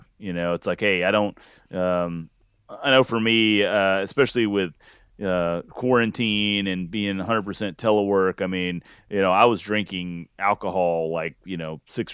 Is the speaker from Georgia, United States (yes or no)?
yes; Georgia, United States; also born or lived in South Texas; I was born in Georgia and lived there for a while, moved to South Texas, and then moved back to Georgia and back to South Texas.